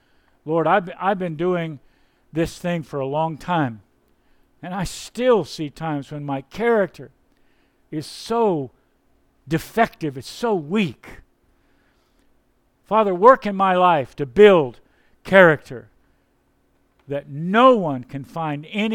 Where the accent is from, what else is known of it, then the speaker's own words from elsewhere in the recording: the South, United States; now in New England, United States; When I came to New England, I grew up in the South.